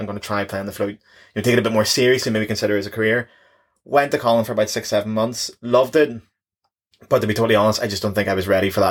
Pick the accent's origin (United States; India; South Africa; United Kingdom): United Kingdom; Northern Ireland; I think the accent and the charm of being a Northern Irish person